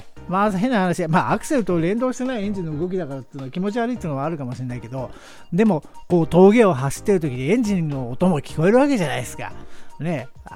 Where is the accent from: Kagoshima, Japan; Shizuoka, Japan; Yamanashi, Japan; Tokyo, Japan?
Yamanashi, Japan; 山梨、地元の山梨では土曜日の9時半からやってるということでございますけども